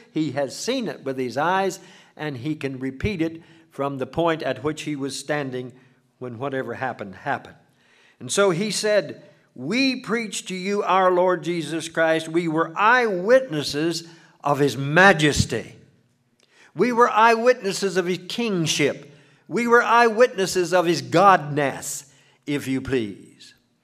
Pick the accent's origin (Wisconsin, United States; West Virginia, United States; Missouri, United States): West Virginia, United States; Moundsville; And I said, oh, I'm from a provincial little town south of Wheeling, West Virginia, called Moundsville.